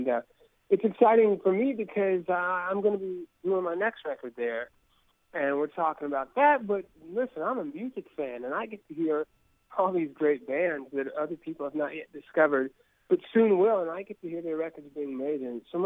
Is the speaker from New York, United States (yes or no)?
no; Huntington, West Virginia, United States; No, I was born and raised in Huntington. I've spent a lot of time in Huntington.